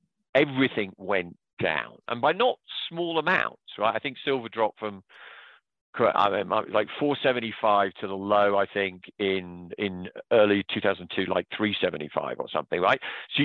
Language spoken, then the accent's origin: English; United Kingdom; I'm a Brit.